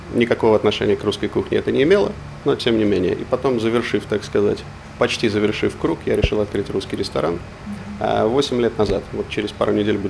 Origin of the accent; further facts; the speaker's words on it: Leningrad, Saint Petersburg, Russia; moved away as an adult; now in Australia; Я родился и вырос в Ленинграде.